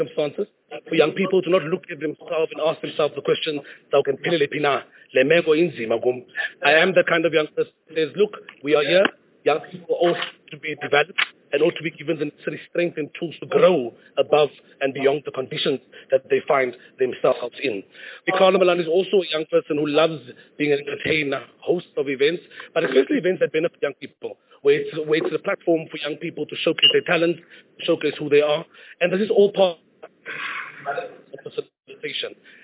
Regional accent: Atlantis, Western Cape, South Africa; I then moved and my life took me to Atlantis, where I grew up in Atlantis as a young man, still attending high school at that side of the world.

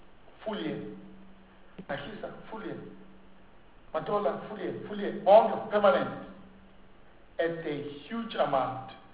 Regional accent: Mpumalanga, South Africa; I come from Mpumalanga. From time to time, I do cross the border and go to Matola, Mozambique.

